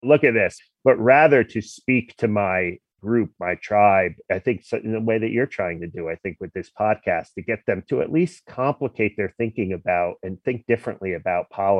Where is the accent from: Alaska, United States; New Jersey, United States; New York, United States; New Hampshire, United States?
New Jersey, United States; Where I grew up in New Jersey, a very secular place.